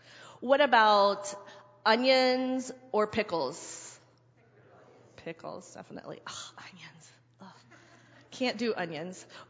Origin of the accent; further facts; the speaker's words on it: the South, United States; Well, I guess I would say the other thing that I grew up in the South that gets me thinking about home and sandwiches